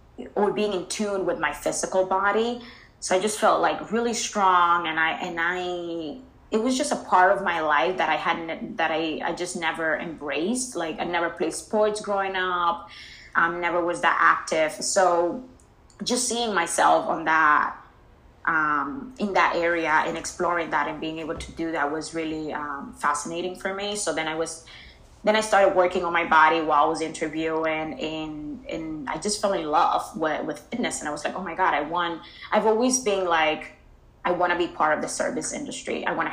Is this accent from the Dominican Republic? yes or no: yes; Dominican Republic; English is a second language; now in United States; Yeah, so I grew up in Dominican Republic